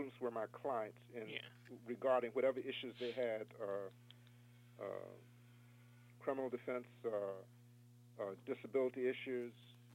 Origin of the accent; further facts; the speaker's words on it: Savannah, Georgia, United States; when I was a kid growing up in Savannah, we couldn't swim in Savannah Beach.